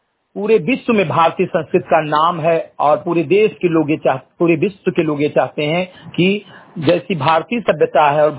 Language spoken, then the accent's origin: Hindi; Bahraich, Uttar Pradesh, India; ग्राम post MG घटही थाना कोतवाली मोतिया जनपद बहराइच का मूल निवासी हूं